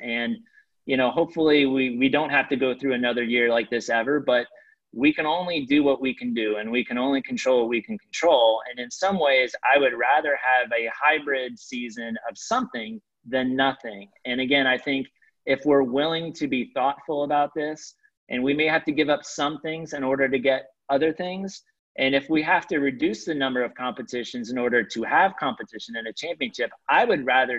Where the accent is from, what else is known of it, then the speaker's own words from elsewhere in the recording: California, United States; Growing up in Orange County, South Orange County